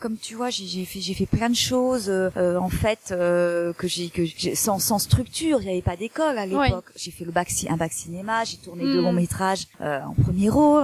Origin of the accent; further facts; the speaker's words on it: Réunion, France; also born or lived in Libreville, Gabon; J'ai fait mes premières années au Gabon, à Libreville. Et puis ensuite, j'ai grandi à La Réunion.